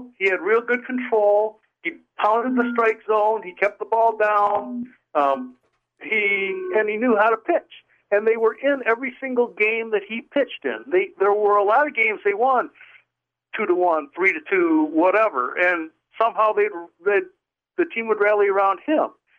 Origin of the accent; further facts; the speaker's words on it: Detroit, Michigan, United States; growing up in Downriver, Detroit, I was in Tiger Stadium